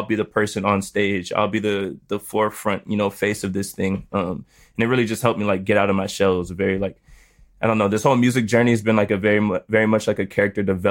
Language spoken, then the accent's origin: English; Florida, United States; I'm from South Florida, right? So I have a lot of, like, upcoming artist homies from Miami.